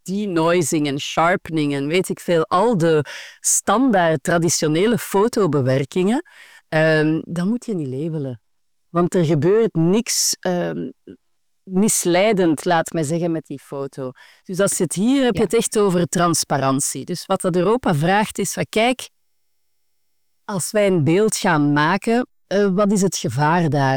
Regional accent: Belgium; moved away as an adult; now in Netherlands; Ik ben een Belgische. Ik ben in 2020 verhuisd naar Nederland voor de liefde. En ik heb toen het bedrijf dat ik in België had ook verkocht.

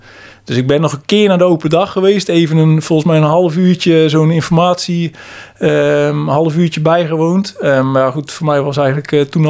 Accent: Steenbergen, North Brabant, Netherlands; Ja, ik ben geboren en getogen in Steenbergen. Eigenlijk een klein plaatsje tegen Steenbergen aan, Welberg.

